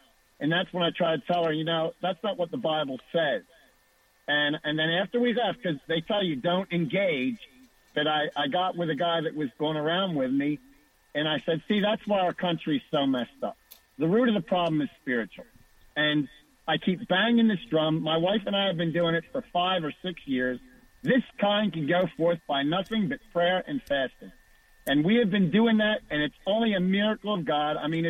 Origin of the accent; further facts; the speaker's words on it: Pennsylvania, United States; I mean, I'm from Pennsylvania